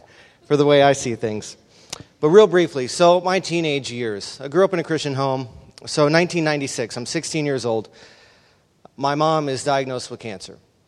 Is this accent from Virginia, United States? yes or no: yes; Virginia Beach, Virginia, United States; I grew up around Virginia Beach, not too far away from Virginia Beach, Virginia. I lost my accent a long time ago, but I'm a beach bum.